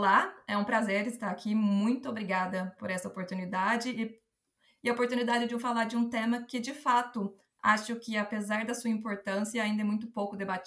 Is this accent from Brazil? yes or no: yes; Brazil; moved away as an adult; now in Europe; sou brasileira, formada advogada, trabalhei no Brasil como advogada por muitos anos e me mudei para a Europa em 2019